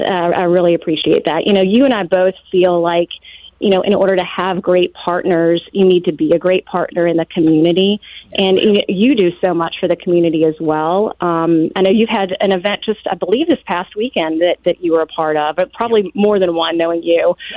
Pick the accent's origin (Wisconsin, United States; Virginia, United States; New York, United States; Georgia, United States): Virginia, United States; Hanover; Born and raised here, you know, we're both from Hanover.